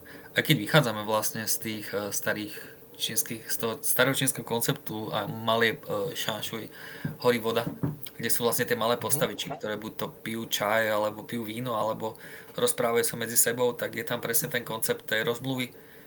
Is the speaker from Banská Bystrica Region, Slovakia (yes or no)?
yes; Kremnica, Banská Bystrica Region, Slovakia; lebo u nás v Kremnici bolo celkom teplo